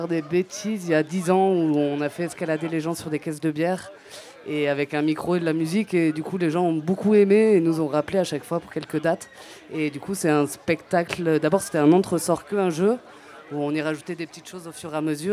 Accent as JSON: {"language": "French", "region": "Occitanie", "country": "France", "said": "Alors, moi, je viens de Lozère."}